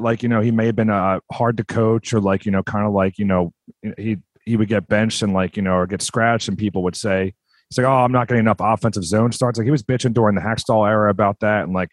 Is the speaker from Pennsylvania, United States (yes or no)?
yes; Philadelphia, Pennsylvania, United States; the lore of growing up in the Philadelphia area and being a Flyers fan.